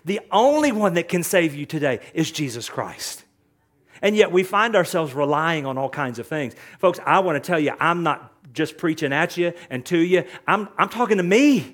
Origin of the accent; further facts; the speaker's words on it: Texas, United States; I'm a little slow. I'm from East Texas.